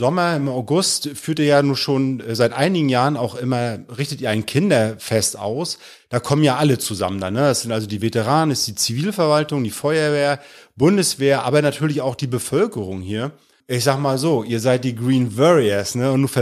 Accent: Germany; weil wir ja gerade als Deutsche doch immer sehr zurückgucken

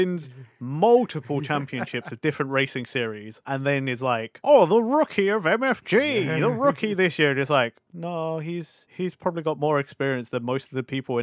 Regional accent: United Kingdom; it's very strange as a Brit to hear another British accent in your anime

